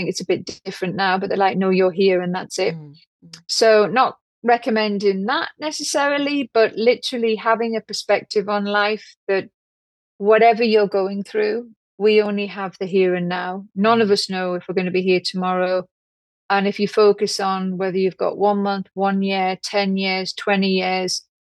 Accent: North East England, United Kingdom; Now, I'm a Geordie, as if you hadn't worked that out by now. And I was brought up on sausage and mash

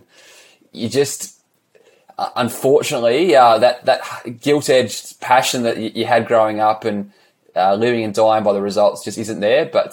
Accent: Geelong, Victoria, Australia; Born and bred in Geelong.

